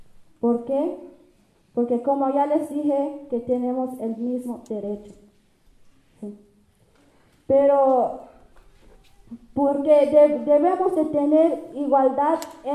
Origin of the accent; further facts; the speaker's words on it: Chiapas, Mexico; vengo de Caracol 2 de Ubentic, zona Altos de Chiapas.